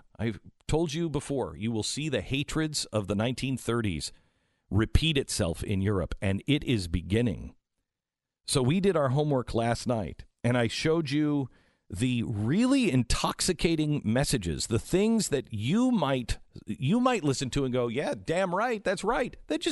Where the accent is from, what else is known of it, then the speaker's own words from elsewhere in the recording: England, United Kingdom; The real root of Brexit is, you know, we're English. We're English. And we're proud to be English.